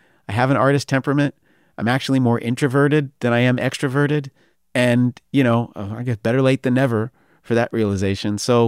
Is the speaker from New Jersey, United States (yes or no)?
no; New York, United States; I'm from New York, he's from Detroit. I come from an upper middle class family.